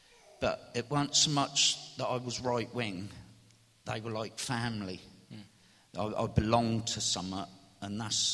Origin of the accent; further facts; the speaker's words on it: Whitley, United Kingdom; And I grew up in Whitley, and there seemed to be a little gang of kids that were all of a similar ilk.